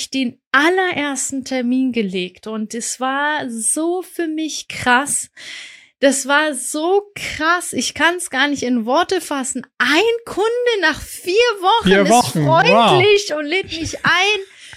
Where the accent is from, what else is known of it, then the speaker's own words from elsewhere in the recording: Iran; ich bin Iranerin, wir sind alle so laut und crazy.